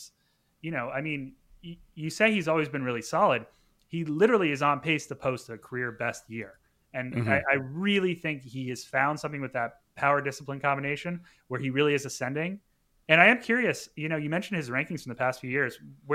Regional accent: New England, United States; First of all, just want to say Red Sox are my favorite team. I grew up in New England.

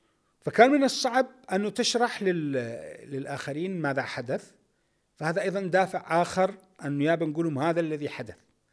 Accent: Iraq; لأنه أنا من العراق

